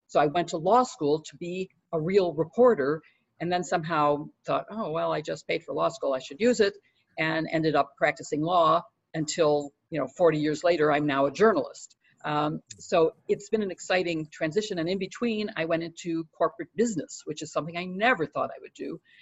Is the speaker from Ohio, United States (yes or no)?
no; Chicago, Illinois, United States; I'm from Chicago where we vote early and often.